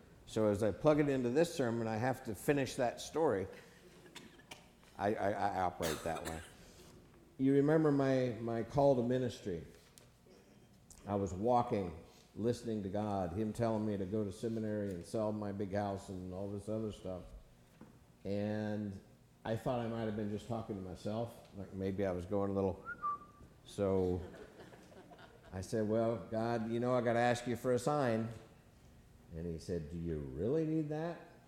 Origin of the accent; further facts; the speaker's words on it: Texas, United States; big as Dallas, as I would say, because I'm from Texas, in rust.